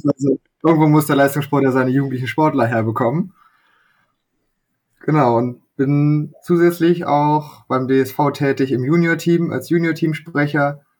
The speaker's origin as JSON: {"language": "German", "town": "Magdeburg", "region": "Saxony-Anhalt", "country": "Germany", "also_born_or_lived": "Leipzig", "lives_now": "Kiel, Germany", "said": "Ich komme ursprünglich aus Mitteldeutschland, einer nicht allzu segelbegeisterten Region, sage ich mal, aus Magdeburg. Bin dann nach Leipzig gewechselt und wohne jetzt mittlerweile seit fast 2 Jahren hier in Kiel"}